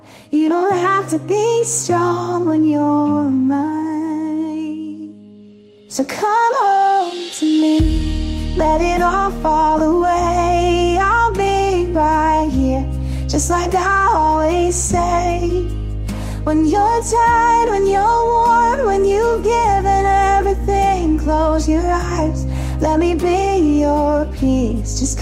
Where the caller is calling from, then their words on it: Jacksonville, Florida, United States; Jacksonville, Florida.